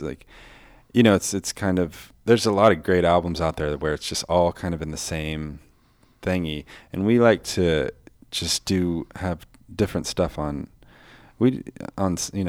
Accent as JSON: {"language": "English", "region": "California", "country": "United States", "tie": "born or raised there", "said": "that song is kind of about the suburbs where we grew up in Northern California."}